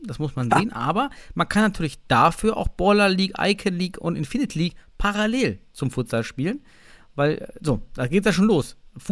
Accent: Suhl, Thuringia, Germany; ich komme ja aus Suhl

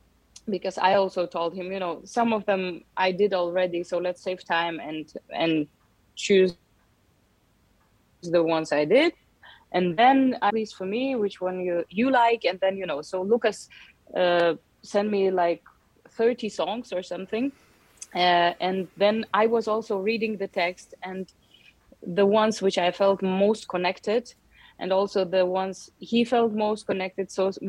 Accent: Yerevan, Armenia; All my childhood, all my most beautiful memories of the childhood was Yerevan, and also I still have many brothers and sisters here

